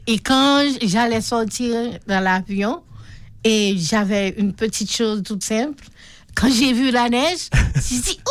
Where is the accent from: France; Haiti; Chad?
Haiti; Je suis d'Haïti.